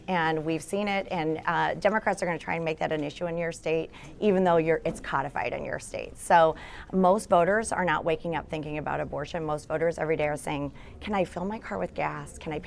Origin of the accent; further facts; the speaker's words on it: Detroit, Michigan, United States; now in Los Angeles, United States; I'm from Michigan, from yeah. Detroit, and we loved him for so long, and we were really pleased to see him come here and win the Super Bowl.